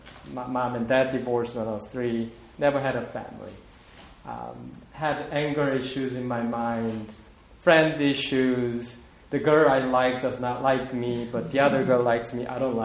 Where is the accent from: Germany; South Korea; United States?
South Korea; English is a second language; So, in my case, I grew up in South Korea, and sadly, I never received any Christmas gift until I was probably 14.